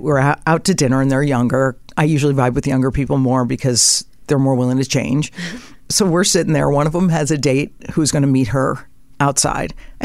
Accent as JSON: {"language": "English", "region": "Connecticut", "country": "United States", "tie": "born or raised there", "said": "I mean, I grew up in Connecticut. We weren't rich or anything, but there's privilege to that."}